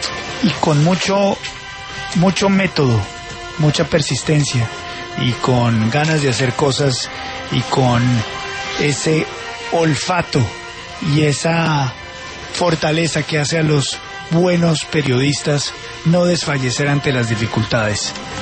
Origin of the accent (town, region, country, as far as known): Colombia